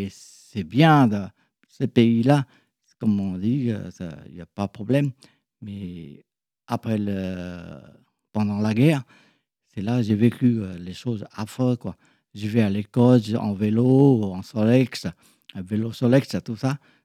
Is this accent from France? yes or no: no; Phnom Penh, Cambodia; Je suis né au Cambodge, je suis d'origine chinoise.